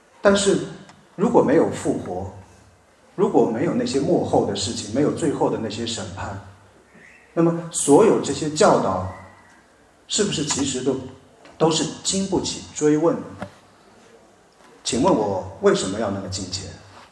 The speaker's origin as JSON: {"language": "Chinese", "country": "China", "said": "不是我们中国人常说的死去元知万事空。"}